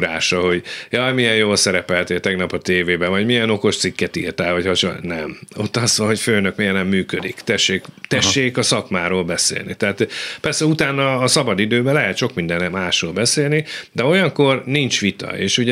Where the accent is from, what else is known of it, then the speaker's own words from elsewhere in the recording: Hajdúszoboszló, Hajdú-Bihar, Hungary; én büszke hajdúszoboszlói vagyok, és minden előadásomban is, vagy ahol éppen van alkalmam rá, el szoktam mondani, én ott születtem, ott is nőttem föl, ott jártam közép- és általános iskolákba.